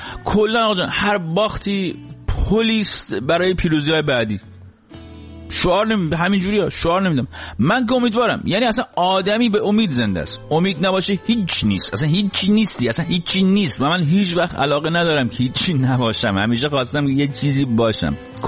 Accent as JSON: {"language": "Persian", "country": "Iran", "tie": "born or raised there", "moved": "yes", "said": "در جامعه‌ای بزرگ شدم که هیچ حس مشترکی نسبت به حاکمانش نداشتم، در کشوری بزرگ شدم که تعلقی نسبت بهش احساس نمی کردم به خاطر اینکه من فقط 3 بود که انقلاب شد، و در خانواده بزرگ شدم که اصلا انقلاب اسلامی نمی خواست."}